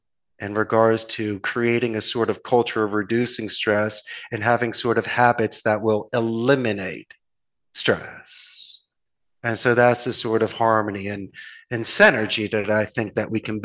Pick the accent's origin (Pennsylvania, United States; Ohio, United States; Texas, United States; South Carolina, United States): Pennsylvania, United States; Philadelphia; And even because you're Canadian and I'm from Philly, even let you skin your knee every now and again.